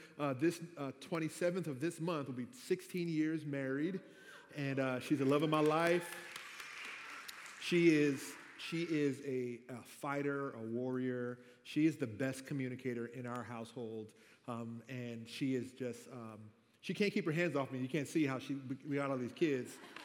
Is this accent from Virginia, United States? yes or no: yes; Virginia, United States; I come to you from the Commonwealth of Virginia.